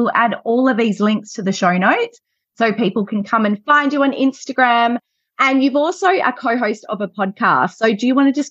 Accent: Greenmount, Western Australia, Australia; And I grew up in Greenmount. So very close.

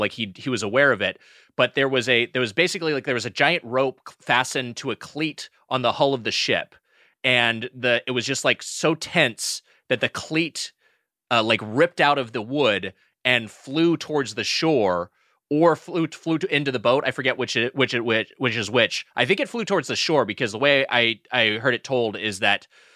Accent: Long Beach, California, United States; because I grew up in SoCal and I grew up in the Long Beach area, which is very close to Anaheim

